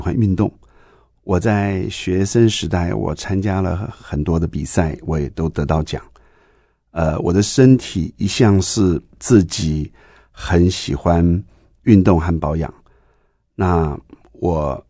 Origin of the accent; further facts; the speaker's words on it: Taiwan; 我是一个眷村长大的小孩